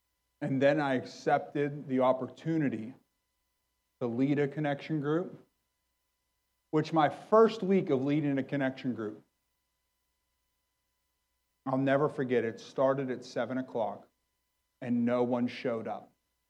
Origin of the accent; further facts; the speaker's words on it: McKeesport, Pennsylvania, United States; I'm from the port, okay? I'm from McKeesport, born and raised.